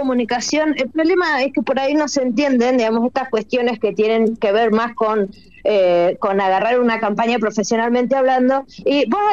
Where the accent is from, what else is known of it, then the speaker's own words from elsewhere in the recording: La Pampa, Argentina; Porque yo soy de La Pampa, ojo.